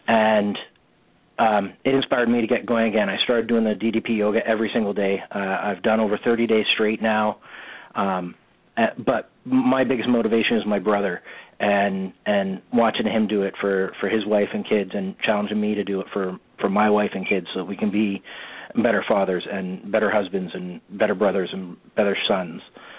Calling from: Ontario, Canada; I'm calling from Canada, about an hour outside of Toronto.

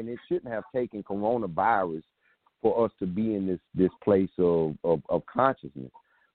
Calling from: South Carolina, United States; I'm calling from South Carolina.

